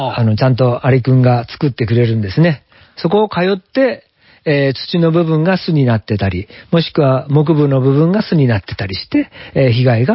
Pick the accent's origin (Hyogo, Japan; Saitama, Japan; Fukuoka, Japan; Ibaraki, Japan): Fukuoka, Japan; now in Niigata, Japan; ちょうど新潟に来ても30年なんですけど、自己紹介で忘れました。私は福岡出身でございます、